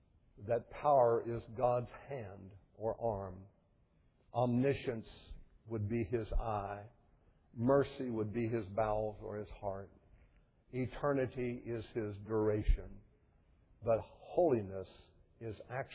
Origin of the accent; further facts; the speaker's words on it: Shenstone, West Virginia, United States; Even in the metropolis of Shenstone, West Virginia, my hometown, going down Pike Street, the Grand Boulevard, the Great White Way.